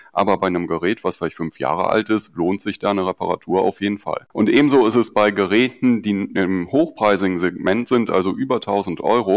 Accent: Paderborn, North Rhine-Westphalia, Germany; ich komme aus Paderborn

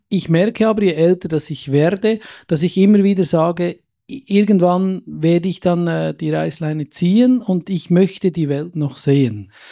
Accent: Hofstetten, Bern, Switzerland; wenn ich ein bisschen weiter weg bin, sage ich, ich bin in Brienz zu Hause, weil Hofstetten keiner mehr kennt. Wenn ich in Zürich bin, sage ich, ich bin im Berner Oberland zu Hause, und wenn ich im Ausland bin, komme ich aus der Schweiz.

